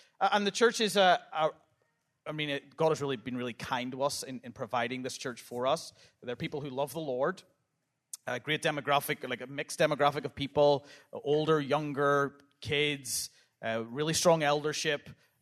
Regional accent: United Kingdom; But we are British

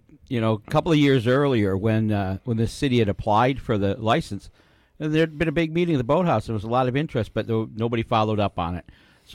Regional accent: Michigan, United States; now in Maine, United States; My wife was from Maine. I was from Michigan.

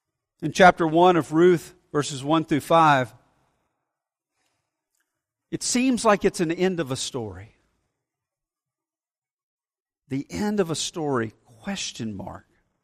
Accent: Alabama, United States; You know, I grew up in Alabama and we had a lot of tornadoes.

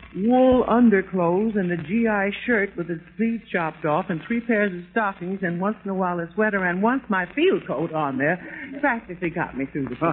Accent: Brooklyn, New York, United States; Oh, I'm a native Brooklyner. I was born in Brooklyn.

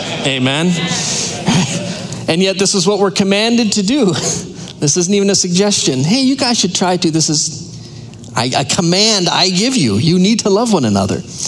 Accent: Marshfield, Wisconsin, United States; Y'all, I'm not from the South. Grew up in Marshfield, Wisconsin. Big city.

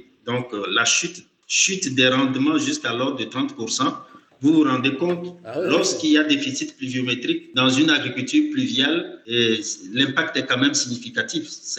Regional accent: Togo; now in Canada; je suis originaire du Togo et je suis canadien à la fois.

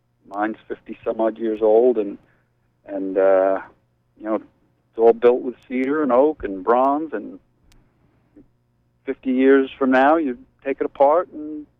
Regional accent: New York, United States; And I grew up on the Hudson River and did most of my boating at the Nyack Boat Club

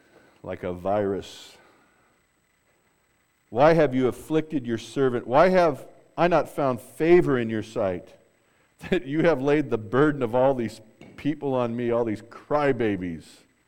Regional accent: Glendora, California, United States; I grew up in Glendora, California, where the Donut Man is.

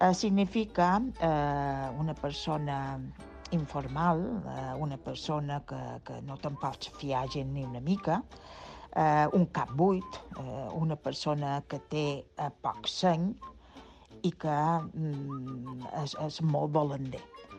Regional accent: Campos, Balearic Islands, Spain; o manco en el meu poble, que és Campos

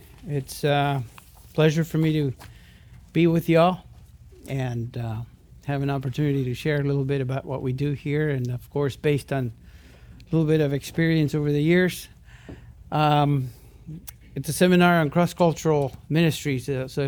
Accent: Argentina; also born or lived in Santiago, Chile; And I happened to be born there in Santiago, Chile. And I was raised in Argentina. I was grew up as an Argentinian. My parents, even though Europeans by birth, were also grew up in Argentina.

